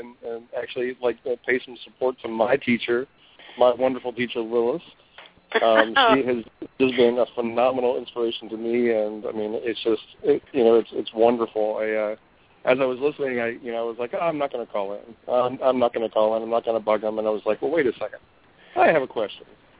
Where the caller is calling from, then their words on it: Dallas, Texas, United States; and I'm calling from Dallas, Texas.